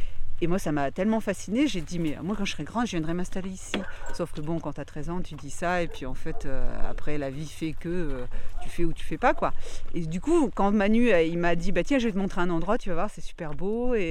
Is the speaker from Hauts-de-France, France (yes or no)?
yes; Lille, Hauts-de-France, France; Je viens de Lille, donc le plat pays, pas de montagne ni rien.